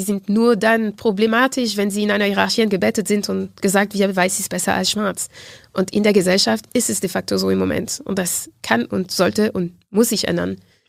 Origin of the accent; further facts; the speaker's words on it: Martinique; German is a second language; in dem Insel, wo ich herkomme, Martinique